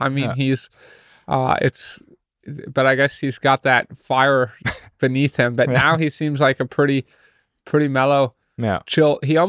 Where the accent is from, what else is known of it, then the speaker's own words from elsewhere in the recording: United States; we have to remember I'm American, so it's a 9-hour time change. So it's 3:10 in the morning back home.